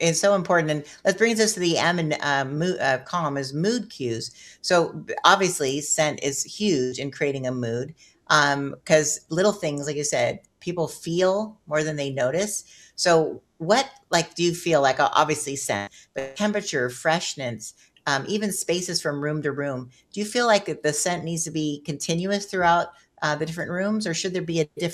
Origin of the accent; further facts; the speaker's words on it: Anaheim, California, United States; I grew up in Anaheim near Disneyland.